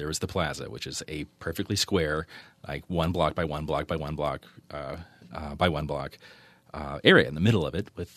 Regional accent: Petaluma, California, United States; moved away as an adult; Yeah, I identify most with Sonoma – or sorry, with Petaluma as my hometown.

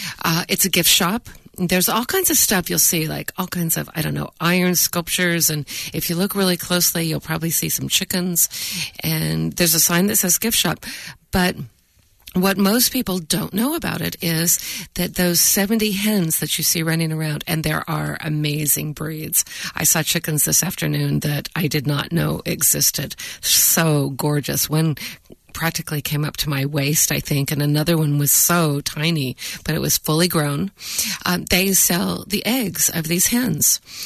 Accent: California, United States; I even think these are foods I ate when I was a child growing up in the Bay Area.

